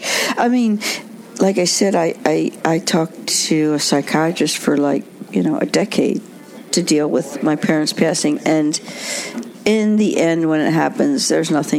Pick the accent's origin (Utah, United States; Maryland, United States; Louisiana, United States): Maryland, United States; Dundalk; Because I'm a kid from Dundalk, from Baltimore. I'm a kid from Dundalk.